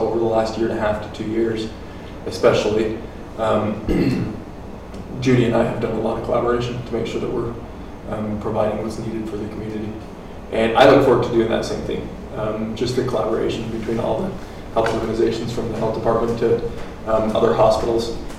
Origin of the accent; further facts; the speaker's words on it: Logan, Utah, United States; I come from this area, actually, so I grew up in Logan, but have plenty of family in this area, too.